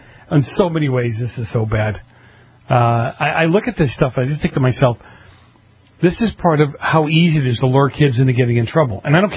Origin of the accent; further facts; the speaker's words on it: Boston, Massachusetts, United States; Again, I grew up in Boston. We took subways everywhere.